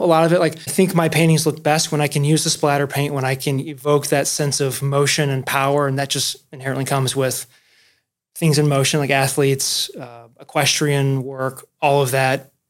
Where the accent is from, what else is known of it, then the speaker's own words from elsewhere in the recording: St. Louis, Missouri, United States; So I'm from St. Louis. I grew up in a very sports heavy city that's in my blood.